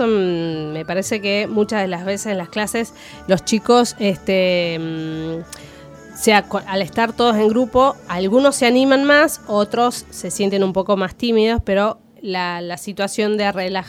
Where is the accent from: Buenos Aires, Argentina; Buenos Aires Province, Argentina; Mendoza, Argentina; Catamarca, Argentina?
Catamarca, Argentina; Pero soy de Catamarca, o sea, son los opuestos.